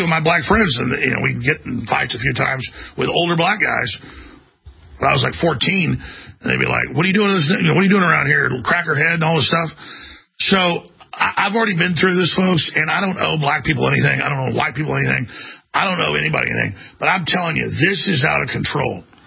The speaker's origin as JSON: {"language": "English", "town": "Dallas", "region": "Texas", "country": "United States", "tie": "born or raised there", "said": "I already had a round of this growing up in Dallas."}